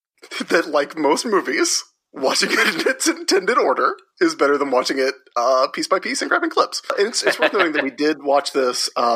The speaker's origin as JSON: {"language": "English", "region": "Southern United States", "country": "United States", "said": "That's because we're from the South."}